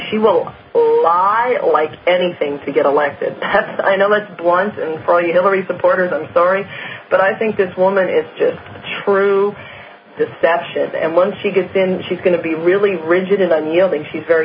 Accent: Canada; I'm from Canada. It's not even so great up there. You have to wait like a year sometimes for an operation.

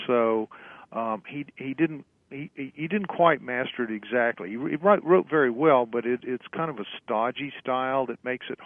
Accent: Louisiana, United States; I'm from Louisiana. Most of that was going on in the Pacific Northwest.

